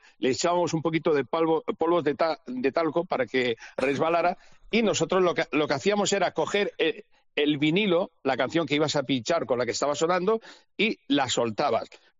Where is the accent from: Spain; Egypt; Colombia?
Spain; Cartagena, Region of Murcia; Yo soy de allá, de Cartagena, Murcia.